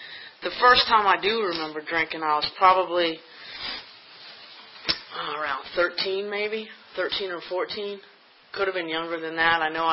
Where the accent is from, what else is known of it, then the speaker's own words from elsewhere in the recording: Long Island, New York, United States; I was raised in New York on Long Island.